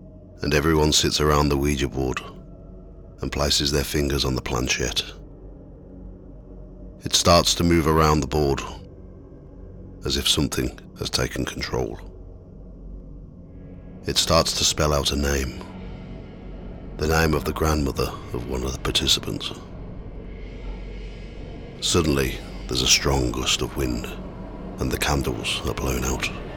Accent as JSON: {"language": "English", "town": "Redditch", "region": "West Midlands", "country": "United Kingdom", "tie": "born or raised there", "said": "a collection of ghost stories that I've collected from my hometown over the last 20 years. Redditch was first mentioned in 1348"}